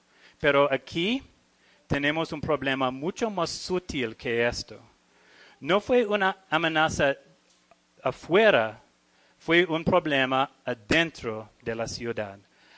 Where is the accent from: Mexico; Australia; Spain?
Australia; Spanish is a second language; moved away; soy de Australia, soy misionero aquí